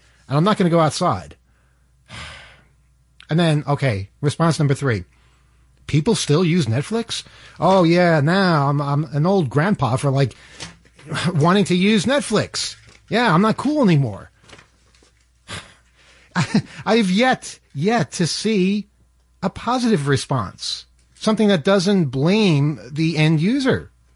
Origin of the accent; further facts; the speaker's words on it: Queens, New York, United States; I grew up in Queens. And in my entire life in Queens, we had the same TV set.